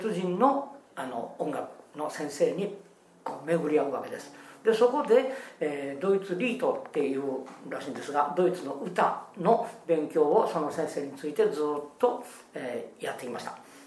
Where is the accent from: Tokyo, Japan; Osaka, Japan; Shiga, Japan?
Shiga, Japan; Otsu; born there; この大津へ引っ越してきよったんです。で、私はこの大津で生まれました。